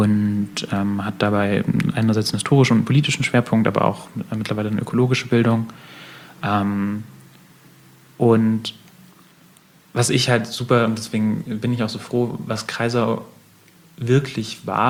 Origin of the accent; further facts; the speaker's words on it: Munich, Bavaria, Germany; weil das so als Münchner irgendwie nicht so ganz auf der Landkarte bis dahin war.